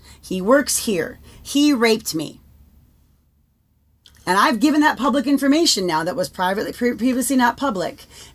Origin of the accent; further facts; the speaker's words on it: Waterford, Munster, Ireland; now in China; I am from Waterford, Ireland, but I currently live in China.